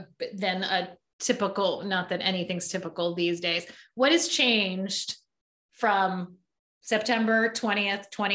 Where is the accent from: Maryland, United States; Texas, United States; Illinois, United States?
Maryland, United States; Baltimore; The judge in Baltimore, my hometown, still never been to Ravens football game, or when it was the Colts when I was like a baby, still never went to any of those games.